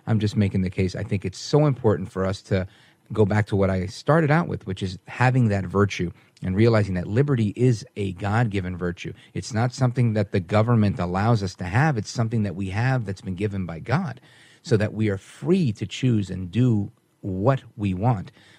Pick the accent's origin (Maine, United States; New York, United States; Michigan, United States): New York, United States; Brooklyn; So I grew up in Brooklyn.